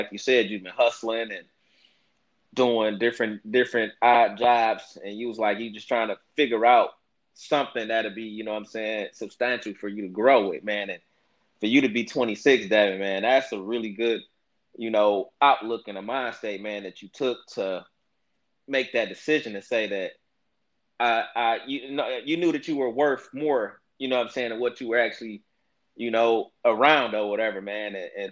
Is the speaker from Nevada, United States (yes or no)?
no; Detroit, Michigan, United States; people that know me, they know I'm from Detroit, Michigan area, or whatever.